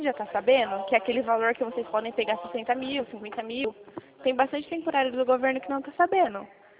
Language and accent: Portuguese; Itu, São Paulo, Brazil; Eu sou daqui de Itu, interior de São Paulo.